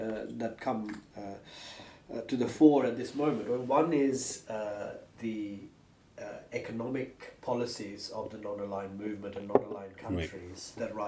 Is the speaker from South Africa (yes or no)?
no; Sri Lanka; growing up in Sri Lanka in the 1970s, in the midst of the ethnic strife and conflict